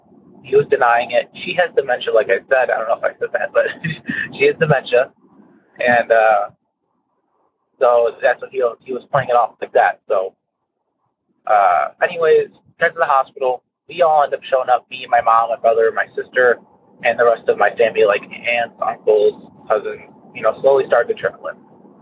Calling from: Carol Stream, Illinois, United States; I'm currently calling from Carroll Stream, Illinois.

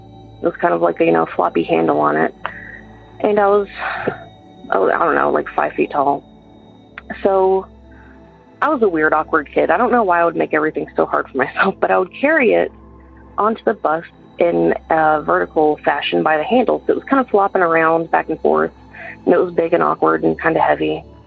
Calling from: Georgia, United States; I'm calling from Georgia.

